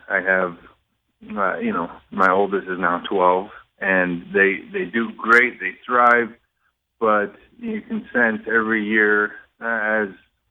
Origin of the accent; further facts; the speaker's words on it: Gillette, Wyoming, United States; I'm from the prairies. I'm from Gillette, Wyoming. Coal mines, methane, gas, oil, and lots of prairie and desolate.